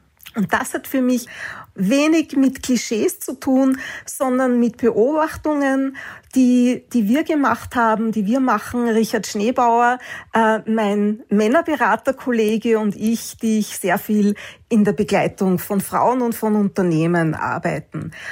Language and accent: German; Austria; ich bin eine Österreicherin.